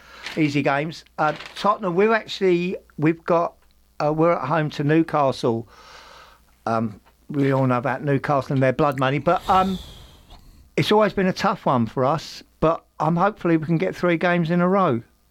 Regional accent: Waikato, New Zealand; I actually come from the Waikato. This is all put on.

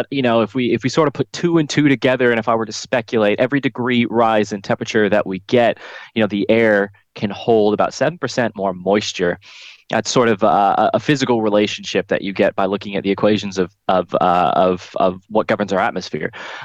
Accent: Wellington, New Zealand; Like I'm from Wellington, and in Wellington, I've been seeing a lot of slips around the place

